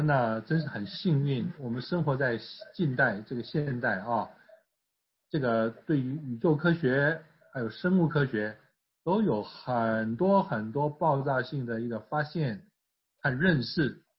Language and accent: Chinese; Taiwan; 这个我们从台湾来的都晓得